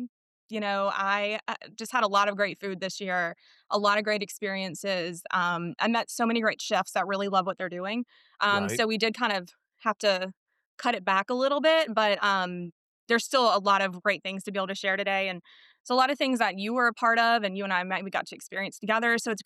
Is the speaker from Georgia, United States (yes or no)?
yes; Augusta, Georgia, United States; also born or lived in Atlanta; So I grew up in Augusta, Georgia, went to the University of Georgia. I grew up in Augusta, Georgia, went to the University of Georgia for college.